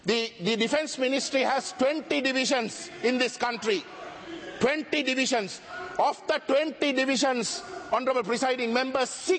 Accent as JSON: {"language": "English", "town": "Colombo", "region": "Western Province", "country": "Sri Lanka", "tie": "born or raised there", "said": "I am an individual who was born and bred in Colombo. My friends are Sinhalese. I grew up with the Sinhalese."}